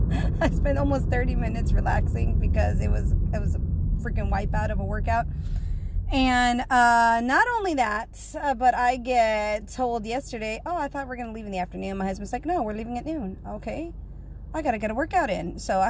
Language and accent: English; Texas, United States; Anyway, so it should be warming up here in South Texas, guys. I am from South Texas.